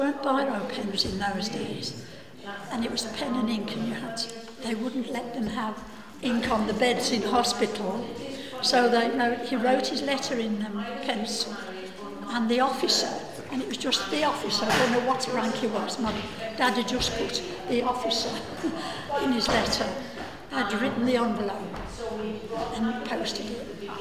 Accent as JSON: {"language": "English", "region": "England", "country": "United Kingdom", "said": "I must say British, not English, mustn't I, although I am English."}